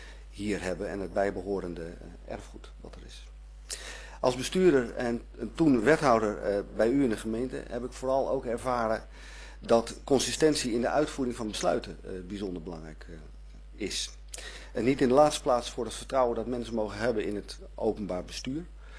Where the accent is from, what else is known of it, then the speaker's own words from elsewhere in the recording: Haarlem, North Holland, Netherlands; En ooit behoorde Zuid-Schalkwijk, waar ik ben opgegroeid, ook bij onze gemeente.